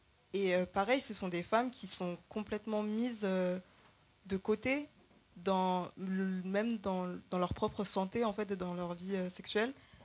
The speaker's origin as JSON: {"language": "French", "country": "Mali", "tie": "born or raised there", "said": "Et moi, en tant que malienne, j'y suis née, j'ai grandi"}